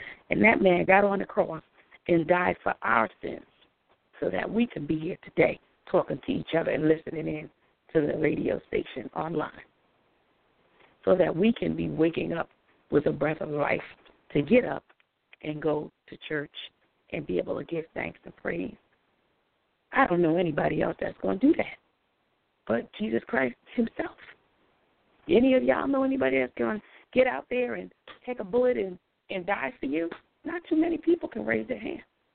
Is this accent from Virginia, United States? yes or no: no; New Jersey, United States; where I was originally from, born and raised in New Jersey.